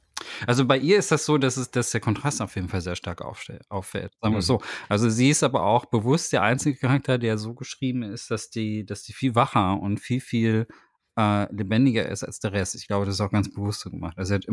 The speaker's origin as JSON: {"language": "German", "country": "Germany", "said": "aber ich glaube, wir sind da als Deutsche aber auch ein bisschen befangen, als Leute, die in Deutschland leben."}